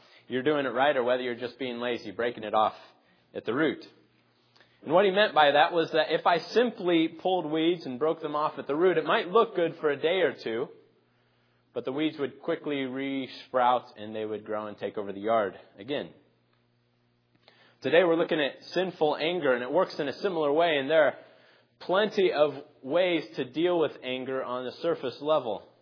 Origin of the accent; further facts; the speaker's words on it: Phoenix, Arizona, United States; When I was growing up in Phoenix, I worked off and on for an elderly man